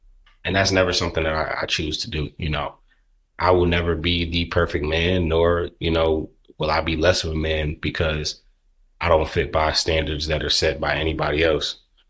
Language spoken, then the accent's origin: English; New York, United States; moved away; I'm the third of four kids, and the only one that's left the state. So I'm from New York, so all my family's still back up there.